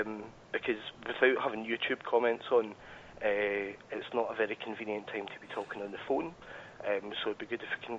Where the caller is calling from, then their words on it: Edinburgh, Scotland, United Kingdom; I am. I'm calling from Edinburgh. It's 1:30 in the morning and I've been tuned in.